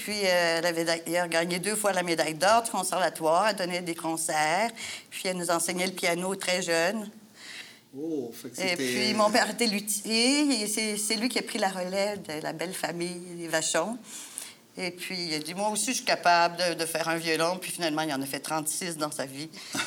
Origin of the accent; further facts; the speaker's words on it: Montreal, Quebec, Canada; born there; Oui, je suis née sur le plateau Mont-Royal, sur la rue Parthenay, dans la maison de ma grand-mère.